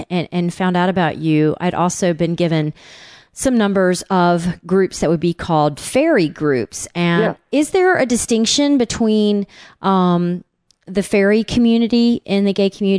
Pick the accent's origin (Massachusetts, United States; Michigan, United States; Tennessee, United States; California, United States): Tennessee, United States; Well, I'm from Tennessee originally